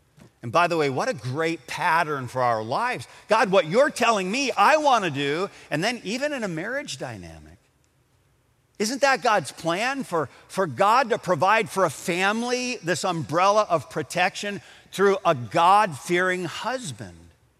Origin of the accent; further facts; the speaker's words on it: Adrian, Michigan, United States; When I was a kid growing up in Adrian, Michigan, in the winter when we'd get these wonderful snows, we would load up the sleds